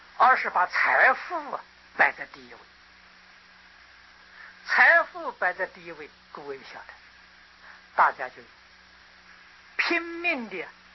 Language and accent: Chinese; China; 我们中国人尊重智慧，尊重读书人啊